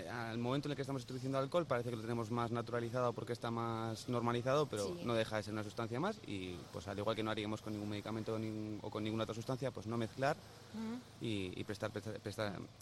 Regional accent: Bilbao, Basque Country, Spain; por lo que yo he transitado también como un bilbaíno más, pues dentro de lo esperado.

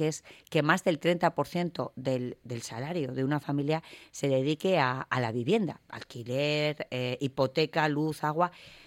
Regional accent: Barakaldo, Basque Country, Spain; para mí es un orgullo decir que soy de Baracaldo y que soy del motor industrial, no solo de Vizcaya, sino de Euskadi.

